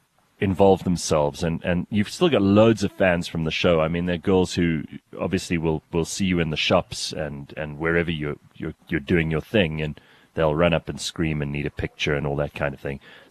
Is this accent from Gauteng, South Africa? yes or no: yes; Pretoria, Gauteng, South Africa; we're both from Pretoria